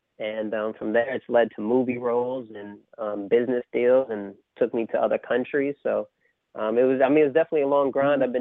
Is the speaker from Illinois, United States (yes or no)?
no; Brooklyn, New York, United States; I come from Bed-Stuy, Brooklyn, the home of … everybody.